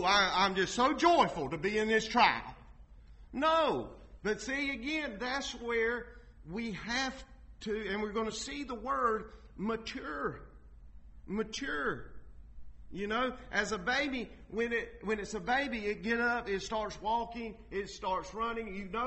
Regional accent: United States; I am an American, and I praise God that I'm an American.

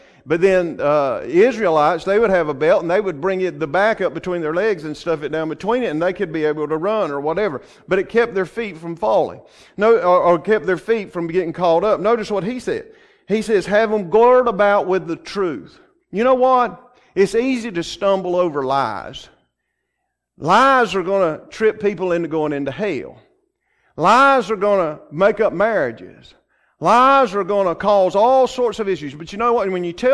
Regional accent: Georgia, United States; I was raised up in South Georgia. We have sand.

